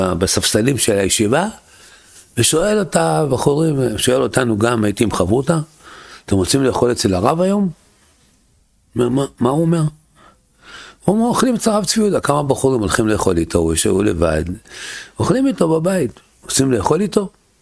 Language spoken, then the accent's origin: Hebrew; Tel Aviv, Tel Aviv District, Israel; אני גדלתי במקום פשוט, סביבה פשוטה, בתל אביב, שלפני 50 שנה, יותר, 60 שנה, עם שכונות של פשע וסמים, גם גדלתי. הורים שעים מסורת דתיים